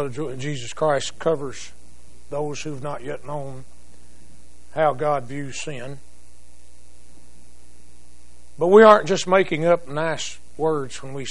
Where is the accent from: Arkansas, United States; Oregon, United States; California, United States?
Arkansas, United States; I know I grew up in Arkansas.